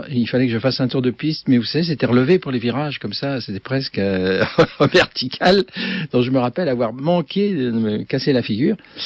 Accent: Châlons-en-Champagne, Grand Est, France; parce que je venais de Chalon-sur-Marne

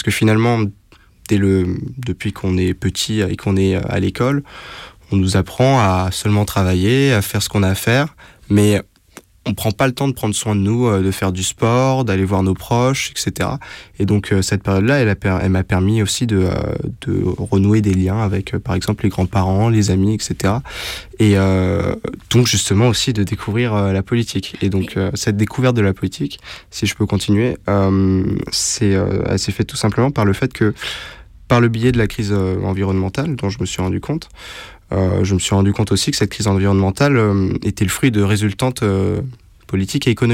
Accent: Montrouge, Île-de-France, France; Et je viens d'une ville qui s'appelle Montrouge, qui est une ville plutôt, on va dire, classe moyenne sup, quelque part, avec un peu de mixité sociale.

